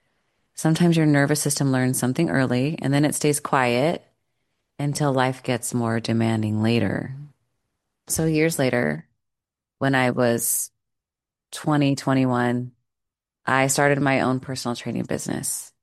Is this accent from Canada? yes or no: no; Huntington Beach, California, United States; I grew up in Southern California, Huntington Beach, where earthquakes were real and they were terrifying